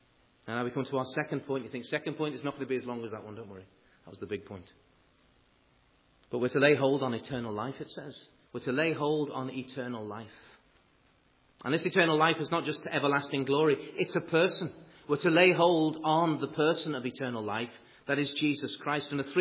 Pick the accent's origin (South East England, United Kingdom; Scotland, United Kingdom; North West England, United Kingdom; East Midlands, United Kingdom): North West England, United Kingdom; Liverpool; I remember growing up in Liverpool